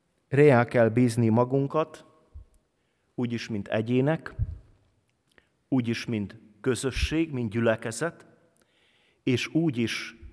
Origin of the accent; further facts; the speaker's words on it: Transylvania, Romania; moved away as an adult; now in Hungary; Én Erdélyből jöttem, és a Ceausescu diktatúra alatt éltem.